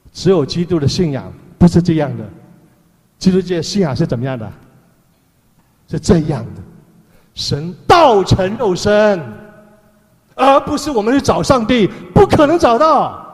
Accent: China; 所以弟兄姐妹啊，我们的上帝的上，我们中国人的信的上信仰

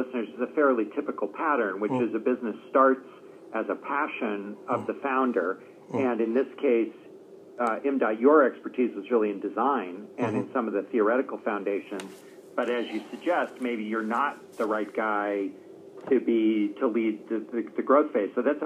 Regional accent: Boston, Massachusetts, United States; As I told Dave, I'm from Boston. It's great. We have two guests from Boston.

